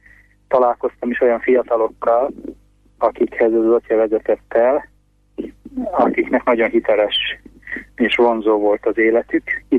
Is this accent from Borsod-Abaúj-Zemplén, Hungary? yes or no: no; Dány, Pest, Hungary; born there; volt egy káplán, aki egy egészen új életet hozott el a szülőfalumba, Dányba